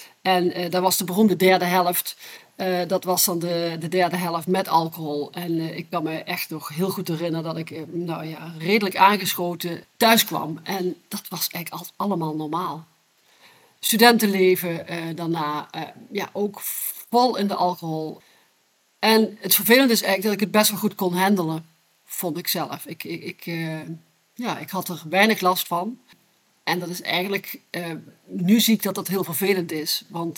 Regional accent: Maastricht, Limburg, Netherlands; geboren en getogen in Maastricht. Inmiddels 61 jaar oud

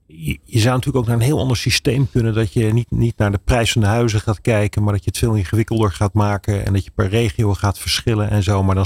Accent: Rotterdam, South Holland, Netherlands; Maar goed, ik zeg als Rotterdammer dan Nederlander.

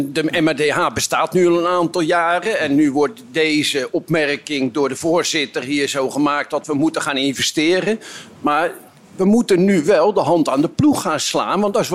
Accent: Westland, South Holland, Netherlands; de woordvoerder van de verontruste duurzame glastuinders in het Westland. Dus dat zegt al gelijk waar ik vandaan kom.

